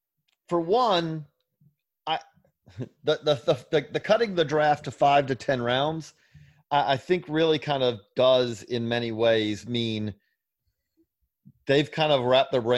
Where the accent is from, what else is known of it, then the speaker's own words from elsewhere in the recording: Georgia, United States; you know, I'm from Georgia